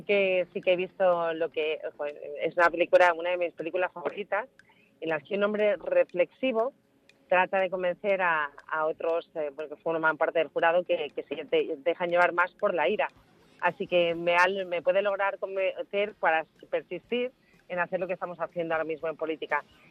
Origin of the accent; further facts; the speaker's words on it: Madrid, Community of Madrid, Spain; Como buena madrileña